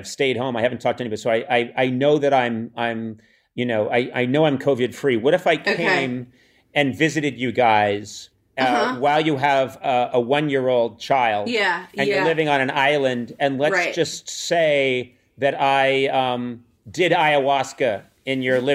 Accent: Boston, Massachusetts, United States; I'm from Boston

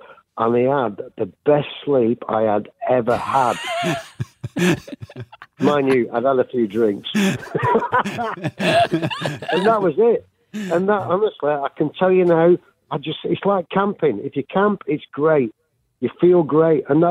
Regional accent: England, United Kingdom; now in Melbourne, Australia; I'm English. I'm used to this cold.

